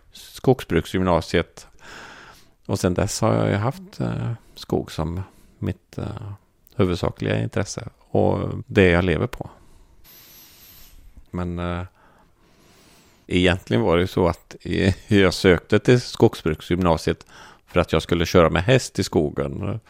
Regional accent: Örslösa, Västra Götaland County, Sweden; born there; Örslösa, en mil utanför stan.

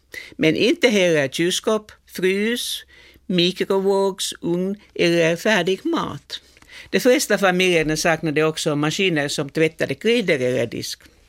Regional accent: Helsinki, Uusimaa, Finland; Jag kommer från Kallio, Berghäll i Helsingfors, som var en traditionell arbetarstadsdel. Min familj var fattig

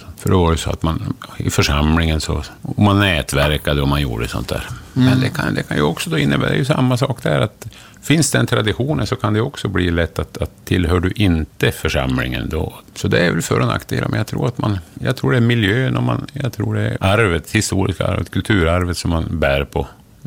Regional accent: Norrbotten County, Sweden; Som norrbottning så man bara vrider på sig.

